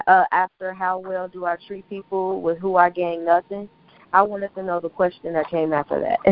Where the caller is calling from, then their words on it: Cincinnati, Ohio, United States; I'm from Cincinnati, Ohio.